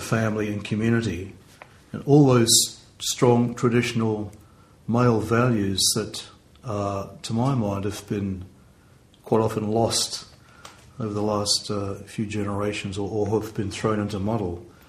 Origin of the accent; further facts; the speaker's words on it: New Zealand; growing up in New Zealand around a very strong Maori culture, and I grew up around these very strong, powerful Maori men